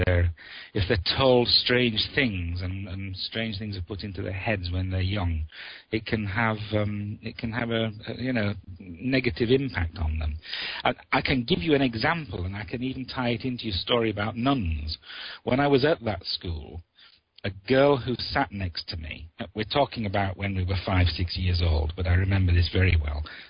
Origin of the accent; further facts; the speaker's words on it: Yorkshire and the Humber, United Kingdom; So I'm a European who happens to have been born here in the UK. How has being a Yorkshireman affected my writing?